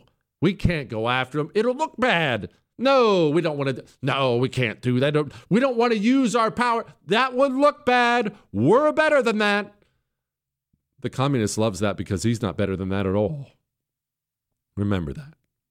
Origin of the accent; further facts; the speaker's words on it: United States; I'm thrilled because I'm an American.